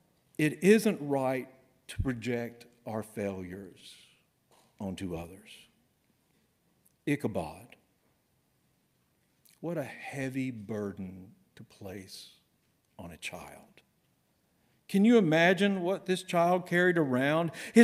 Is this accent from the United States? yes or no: yes; the South, United States; I grew up in the South where people were called things like Bubba and Tater.